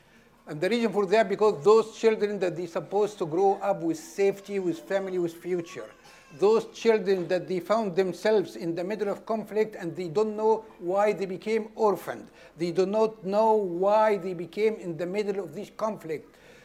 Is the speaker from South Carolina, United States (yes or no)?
no; Dallas, Texas, United States; Brothers and sisters, I'm from Dallas, Texas, and when we say takbir, the neighbor called 911 for us.